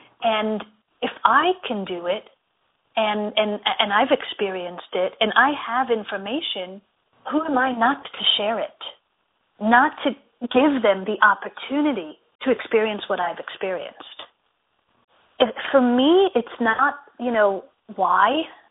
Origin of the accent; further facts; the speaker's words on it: Israel; I grew up in Israel, and by the time I was in high school, I experienced two wars. I lived in a state where there was constant threat of terror.